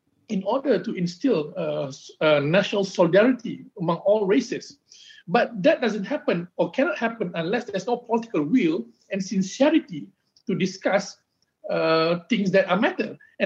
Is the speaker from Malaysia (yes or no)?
yes; Gombak, Selangor, Malaysia; Like when I was growing up in Melawati in Gombak 20 years ago.